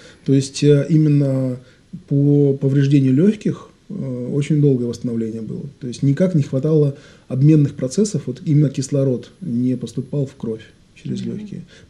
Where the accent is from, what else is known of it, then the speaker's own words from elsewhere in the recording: Severodvinsk, Arkhangelsk Oblast, Russia; also born or lived in Saint Petersburg; Нет, я родился в Санкт-Петербурге, но волею судеб мы переехали в Северодвинск